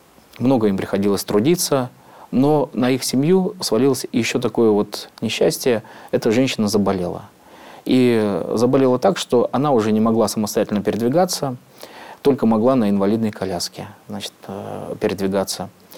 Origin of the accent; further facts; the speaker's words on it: Novosibirsk, Novosibirsk Oblast, Russia; Я говорю: «Я из Новосибирска».